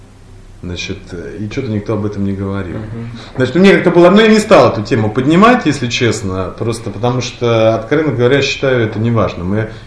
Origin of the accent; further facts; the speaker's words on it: Moscow, Russia; я был там москвич один